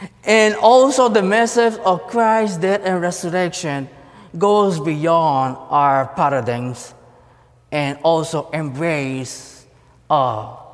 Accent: Puerto Rico; first language Spanish; English is a second language; I speak Spanish as my first language. So right away, oh, you're Mexican. Well, Spanish is speak worldwide, not just in Mexico. Or, well, what's going on back in Venezuela? You are Latino. Well, I'm Puerto Rican.

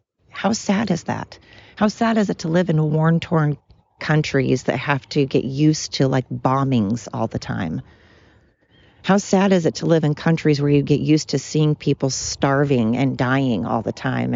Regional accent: United States; born there; because I was born in America. Anybody born in America with all the privileges that we have in this country is just that, privileged.

